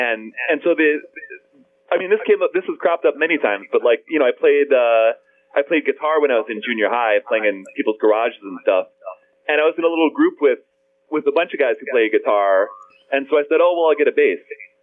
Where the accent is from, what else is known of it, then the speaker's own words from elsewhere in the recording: Illinois, United States; I hate to tell you this, but I grew up in Illinois.